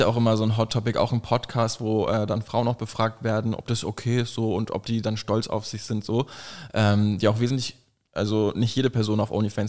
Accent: Berlin, Germany; also born or lived in Bursa, Turkey; ich bin in Zehlendorf geboren, sind dann in den 90ern für ein paar Jahre nach Bursa gezogen, sind dann zurück nach Berlin zur Sonnenallee.

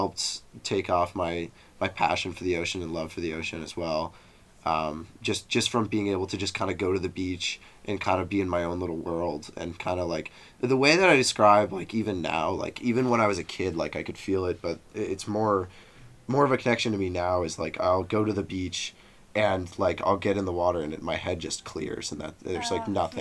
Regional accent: Portland, Maine, United States; from Portland, Maine.

